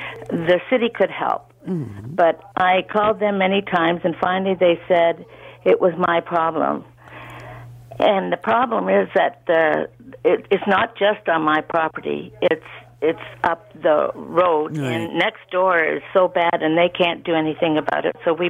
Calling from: Pickering, Ontario, Canada; I'm from Pickering, and I'm a senior.

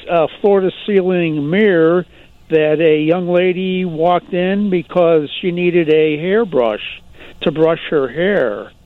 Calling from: Chicago, Illinois, United States; I'm right here in Chicago.

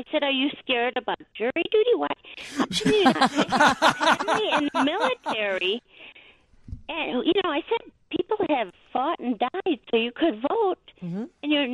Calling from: Wisconsin, United States; I'm from calling from Wisconsin.

